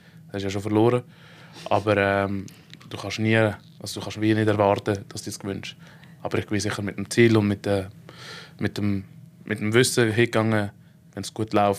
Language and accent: German; Aargau, Switzerland; Also ich bin ja im Aargau aufgewachsen. Ja. Ich wohne gerade am Aarau.